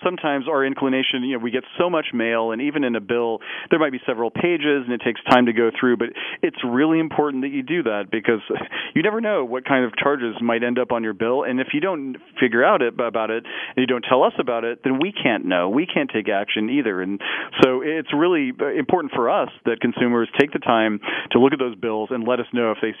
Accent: Parsons, Kansas, United States; even my hometown of Parsons, Kansas, that a lot of rural areas are being left behind.

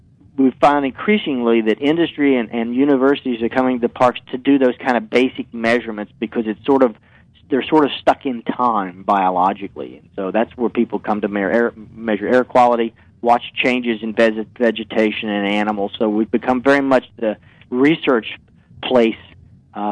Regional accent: East Coast, United States; Those of us that grew up, I grew up here on the East Coast.

